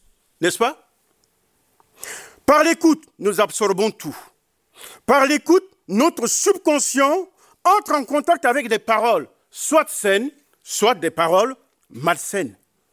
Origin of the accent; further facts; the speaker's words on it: Central African Republic; Et chez nous, en Centrafrique, il est dit